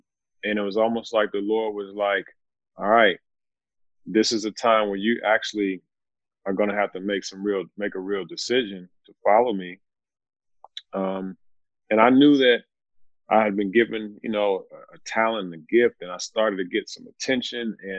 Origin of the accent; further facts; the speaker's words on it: Louisville, Kentucky, United States; But growing up in Louisville, you know, it's kind of a cultural thing where faith is just kind of, it was kind of part of our pattern.